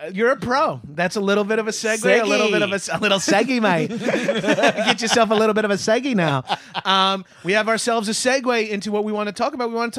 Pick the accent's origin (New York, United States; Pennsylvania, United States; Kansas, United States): New York, United States; Long Island; It doesn't help that I'm from Long Island and you're from Australia.